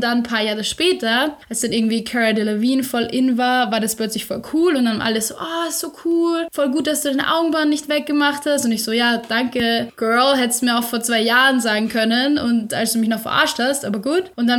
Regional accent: Austria; now in Germany; In unserem Haushalt zwar mal echt mehr Österreicher als Deutsche, was nun mal nie vorkommt, da wir ja Österreicher in Deutschland sind.

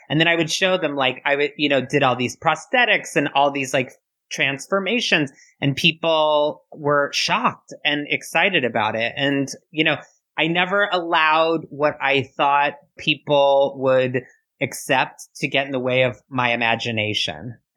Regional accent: Bloomington, Indiana, United States; I grew up in Bloomington, Indiana. I was born in a university town, very, very small, literally on like the edge of a cornfield, basically.

